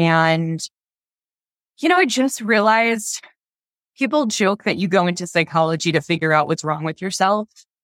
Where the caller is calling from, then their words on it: Las Vegas, Nevada, United States; I am in sunny and on fire Las Vegas.